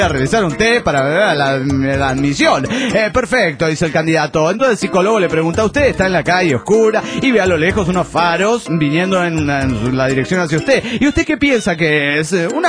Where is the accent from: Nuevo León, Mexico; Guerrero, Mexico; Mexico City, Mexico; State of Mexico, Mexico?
State of Mexico, Mexico; Toluca; de Toluca, México.